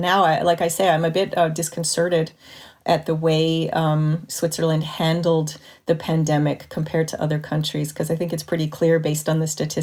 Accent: Montreal, Quebec, Canada; When I grew up in Montreal in the 70s and 80s

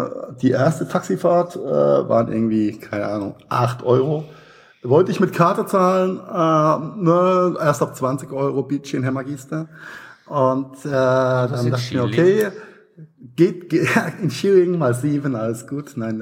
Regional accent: Mainz, Rhineland-Palatinate, Germany; Meine Heimatstadt Mainz hat 260.000, 280.000, sowas.

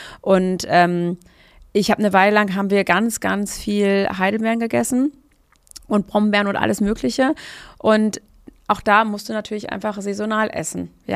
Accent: North Rhine-Westphalia, Germany; Ich komme aus Münsterland, ja.

